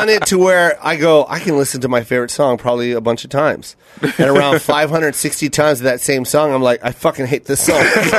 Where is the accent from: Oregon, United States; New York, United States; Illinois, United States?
Illinois, United States; like, I'm from Illinois, so, you know, I'm used to long driving.